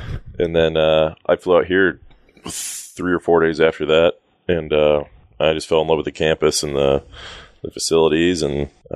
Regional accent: New Mexico, United States; I think a lot of people, when I tell them I grew up in New Mexico, they think of like some dusty town with a tumbleweed and a couple horses.

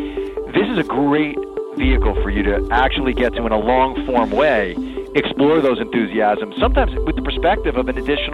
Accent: Queens, New York, United States; about growing up in Queens and riding the F train and reading Shooting from the Lip in the Daily News every day

